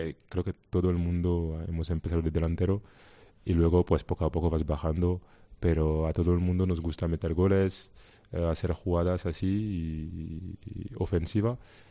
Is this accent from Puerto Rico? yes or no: no; Paris, Île-de-France, France; Mi familia es de ahí. Yo me crecí en París y obviamente París siempre estará en mi corazón por la infancia y todo lo que he vivido ahí.